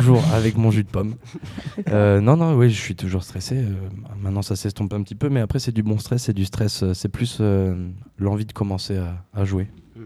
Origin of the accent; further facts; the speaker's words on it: Périgueux, Nouvelle-Aquitaine, France; un grand concours de chansons qui se passe chez moi à Périgueux qui s'appelle La Truffe d'Argent.